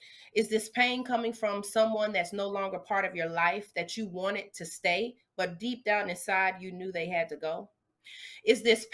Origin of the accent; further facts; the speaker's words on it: the South, United States; now I'm from the South, as you can hear, I didn't say mother, I didn't say mommy, I said mama, okay?